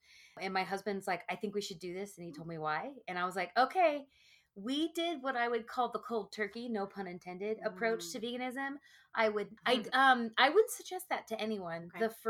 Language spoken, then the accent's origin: English; the South, United States; So born and raised in the South, talking like Texas, right?